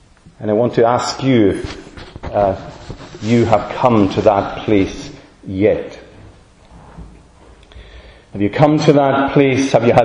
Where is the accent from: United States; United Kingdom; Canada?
United Kingdom; Stornoway, Scotland; At that time, when I was 18, come from Stornoway, my accent betrays me there.